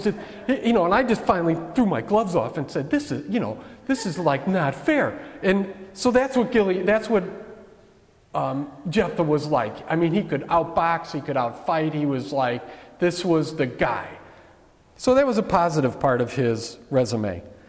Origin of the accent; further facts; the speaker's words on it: Chicago, Illinois, United States; growing up in Chicago, there was like gangs, you know